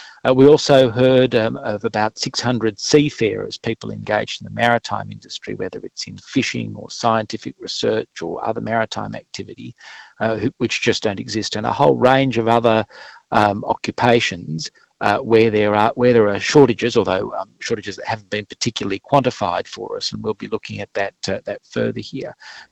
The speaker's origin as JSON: {"language": "English", "region": "New South Wales", "country": "Australia", "said": "say, in my home state of New South Wales, up to half the businesses in New South Wales are reporting skill shortages"}